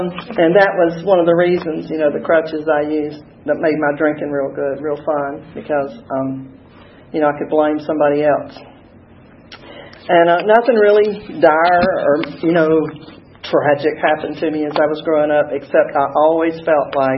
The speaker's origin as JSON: {"language": "English", "town": "Sparks", "region": "Georgia", "country": "United States", "tie": "born or raised there", "also_born_or_lived": "Nashville, Georgia", "said": "I was born in a little town in South Georgia. It was called Sparks. Well, actually, I was born in Berrien County, but that's Nashville, Georgia, and we moved to Sparks."}